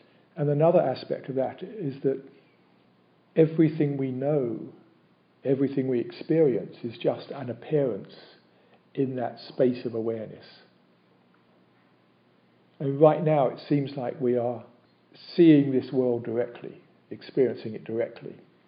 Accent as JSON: {"language": "English", "country": "United Kingdom", "lives_now": "United States", "said": "I could say I'm British, but I'm also American now as well, so that's changed."}